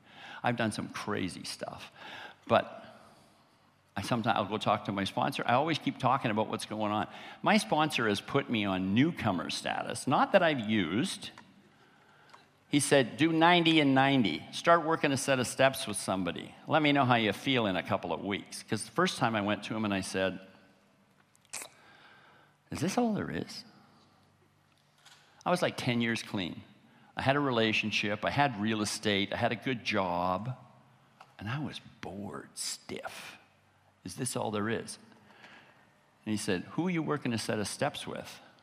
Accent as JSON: {"language": "English", "town": "Winnipeg", "region": "Manitoba", "country": "Canada", "tie": "born or raised there", "lives_now": "Vancouver, Canada", "said": "I grew up in Winnipeg. I'm living on the West Coast now in Vancouver on the Pacific, but I grew up in Winnipeg, cold, winter."}